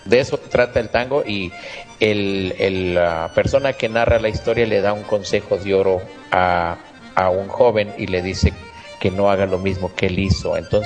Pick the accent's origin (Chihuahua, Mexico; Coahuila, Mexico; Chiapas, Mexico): Chihuahua, Mexico; now in Chicago, United States; Soy del estado de Chihuahua, soy chihuahuense, así es. Radicando en la ciudad de los vientos acá en Chicago.